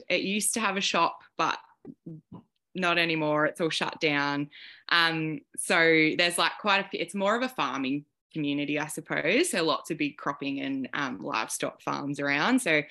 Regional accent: Corop, Victoria, Australia; also born or lived in Rochester; I'm from near Echuca, so a little, I'm from Rochester, but living in Corop at the moment, which is where I grew up.

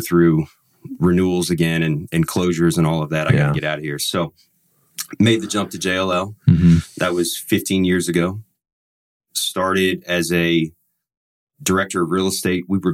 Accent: Gainesville, Florida, United States; So, born and raised in Gainesville

